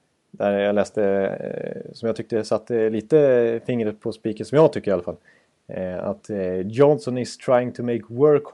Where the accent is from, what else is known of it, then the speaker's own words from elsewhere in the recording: Dalarna County, Sweden; accent: Dalmål; Jag pratar dalmål.